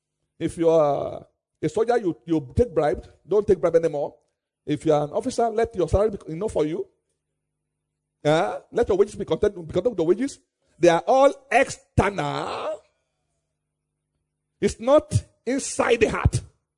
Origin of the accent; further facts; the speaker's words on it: Nigeria; when I go to all over the world, I'm a Nigerian.